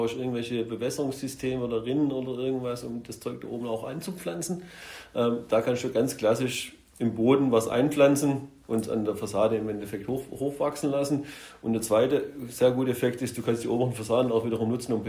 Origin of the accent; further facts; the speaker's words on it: South Italy, Italy; ich habe meine Kindheit viel in Italien, im südlichen Italien verbracht